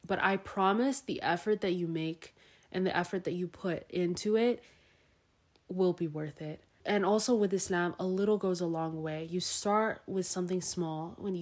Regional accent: California, United States; growing up in Southern OC

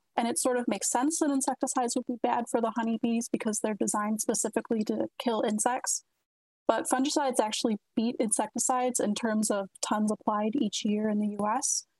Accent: Michigan, United States; So I'm originally from Michigan. When I was a kid, I just really liked playing outside, spending a lot of time in nature

